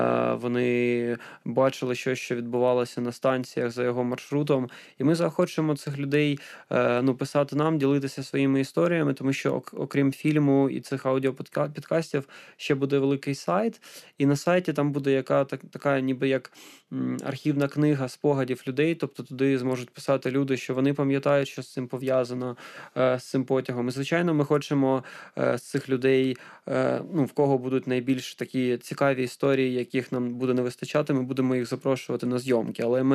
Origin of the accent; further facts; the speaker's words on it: Donetsk, Donetsk Oblast, Ukraine; да я сам з Донецька